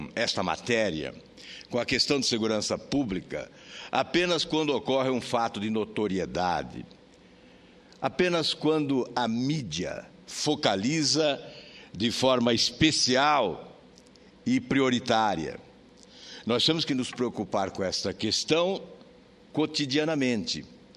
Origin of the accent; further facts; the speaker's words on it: Paraná, Brazil; lá no meu estado do Paraná